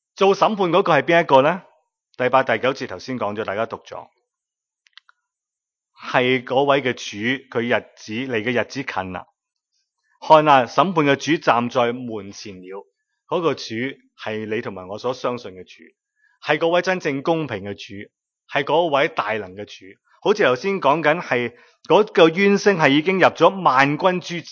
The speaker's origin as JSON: {"language": "Chinese", "country": "China", "said": "如果我们中国人会讲一句说话，说失败乃成功之母"}